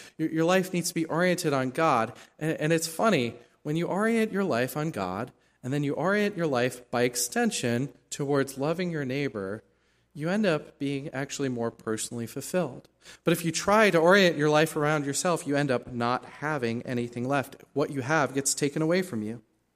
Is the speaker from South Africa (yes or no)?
yes; South Africa; I thought of myself as a South African, but now I had people didn't know where South Africa was. I would say, I'm from South Africa